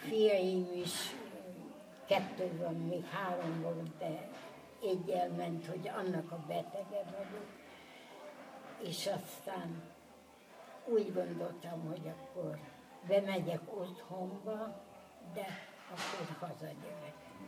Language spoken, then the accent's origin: Hungarian; Tiszaújfalu, Hungary; born there; Állítólag én vagyok itt a falu legöregebbje. Itt a faluban. Én már itt születtem, Tiszaújfalon, a Sárga iskola mellett.